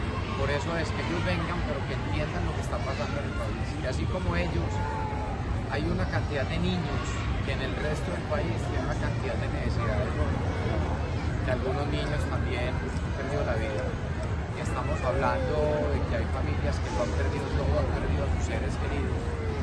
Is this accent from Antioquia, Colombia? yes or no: yes; Medellín, Antioquia, Colombia; todos somos colombianos y que desde Medellín y de Antioquia estamos apoyando mucho.